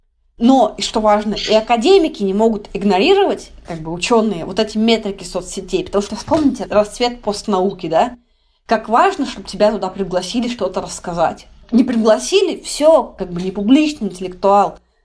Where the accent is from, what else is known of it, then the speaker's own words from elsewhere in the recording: Tolyatti, Samara Oblast, Russia; moved away as an adult; also born or lived in Vladivostok / Rostov-on-Don; now in Moscow, Russia; Я сама родилась в Владивостоке. Очень долго прожила в Тольятти и провела с полукриминальными людьми до 21 года своей жизни. Потом переехала в Ростов-на-Дону, оттуда переехала в Москву.